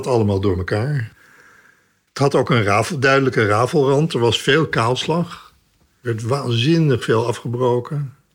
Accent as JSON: {"language": "Dutch", "town": "Amsterdam", "region": "North Holland", "country": "Netherlands", "lives_now": "The Hague, Netherlands", "said": "Als Amsterdammer vond ik het en riep het een gevoel van herkenning op als een stukje Amsterdam in Den Haag."}